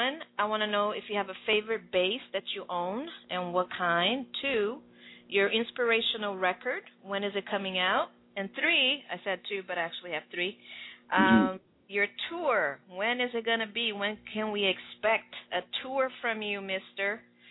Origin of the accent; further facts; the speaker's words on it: Brazil; English is a second language; I happen to be born and raised in Brazil. I speak Portuguese.